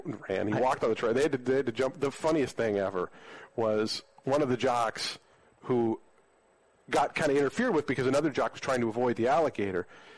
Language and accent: English; Seattle, Washington, United States; Like, I'm from Seattle. I've never seen an alligator.